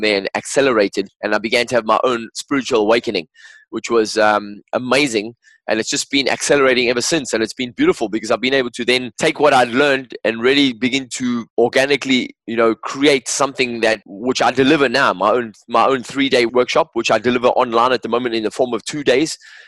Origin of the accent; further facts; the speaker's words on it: England, United Kingdom; I do love English language because obviously I'm English